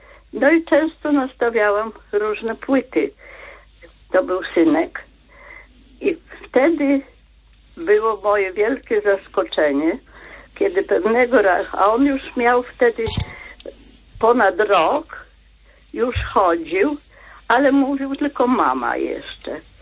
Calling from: Białystok, Podlaskie Voivodeship, Poland; jestem z Białegostoku.

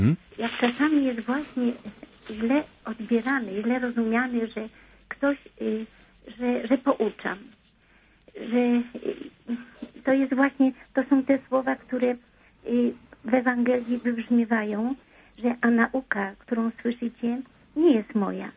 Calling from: Lublin, Lublin Voivodeship, Poland; Ja z Lublina.

